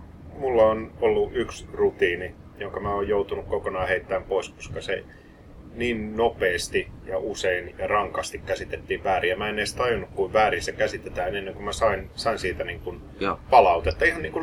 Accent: Tervakoski, Kanta-Häme, Finland; Hei, mä oon Tervokoskelta.

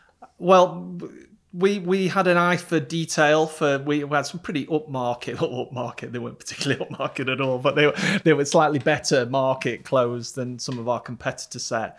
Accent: Stockport, North West England, United Kingdom; also born or lived in Buxton; So I was born in a town called Buxton in Derbyshire. And then as a family, we moved to very close to South Manchester, Stockport area.

